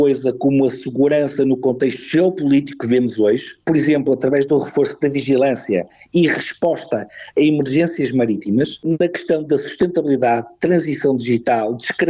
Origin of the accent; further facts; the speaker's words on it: Portugal; nós temos, obviamente, essa responsabilidade enquanto portugueses